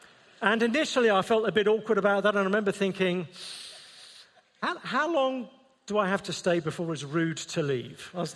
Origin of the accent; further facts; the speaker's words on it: England, United Kingdom; I'm English, most of us are English